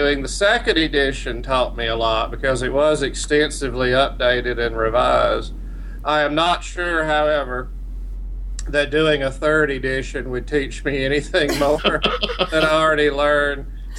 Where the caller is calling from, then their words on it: Frostburg, Maryland, United States; I am in 124 Dunkel Hall Computer Lab at Frostburg State University in western Maryland.